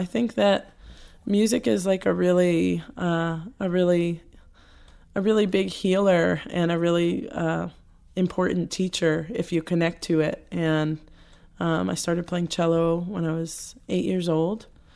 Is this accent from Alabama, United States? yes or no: no; New Jersey, United States; also born or lived in Queens, New York; Queens, New York. Moved to New Jersey when I was five.